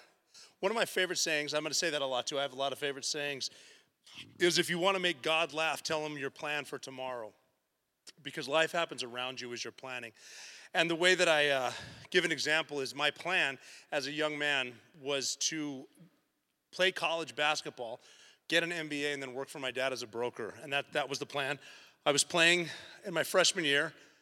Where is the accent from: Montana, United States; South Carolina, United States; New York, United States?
Montana, United States; Butte; I'm from Butte, Montana, which is kind of a bubble, but it's similar to everywhere else in the world.